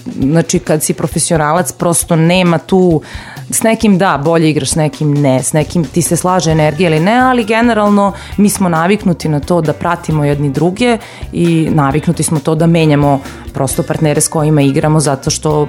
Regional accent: Serbia; I kod nas u Srbiji ima mnogo jako, jako dobrih igrača.

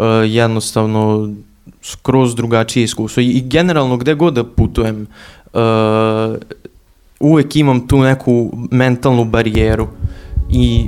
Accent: Zrenjanin, Vojvodina, Serbia; ali želim da ostanem, pošto ovo je ipak moj rodni grad, ovde imam mnogo porodice, prijatelja i slično

